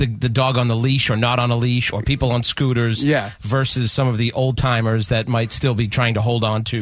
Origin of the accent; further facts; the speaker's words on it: Cambridge, Massachusetts, United States; Well, I have to say, give a shout out to my hometown, the People's Republic of Cambridge, where I grew up. Very large city, a very dense population.